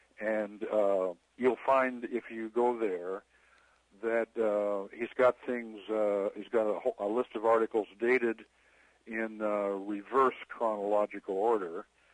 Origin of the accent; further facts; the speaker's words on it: United States; It might sound like I'm a Canadian just blowing Canadian horns, but I happen to be a U.S. citizen.